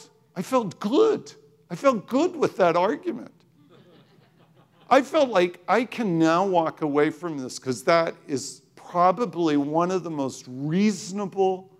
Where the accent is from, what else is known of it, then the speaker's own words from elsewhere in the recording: Canada; I'm Canadian.